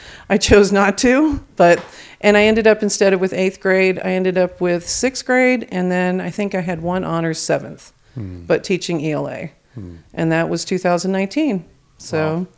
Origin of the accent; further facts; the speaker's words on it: Virginia, United States; I grew up in the Washington, D.C. area, Northern Virginia. Actually, oddly enough, but about 2 miles away from Mount Vernon, George Washington's home.